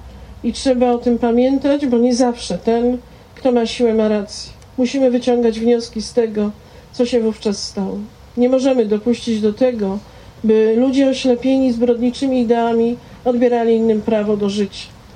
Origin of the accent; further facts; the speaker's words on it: Lesser Poland, Poland; To byli nasi dziadkowie, nasi krewni, nasi znajomi. Ja też jestem stąd